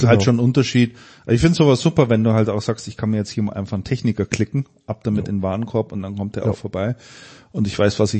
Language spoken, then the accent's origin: German; Bavaria, Germany; born there; also born or lived in Lechfeld; Gebürtig bin ich Mittelfranke.